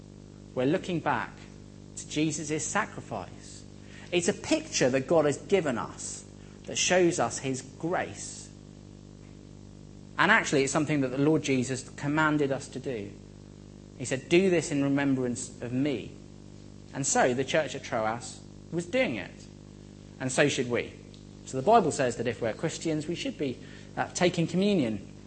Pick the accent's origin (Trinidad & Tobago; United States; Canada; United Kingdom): United Kingdom; partly because we're British and British people are like this.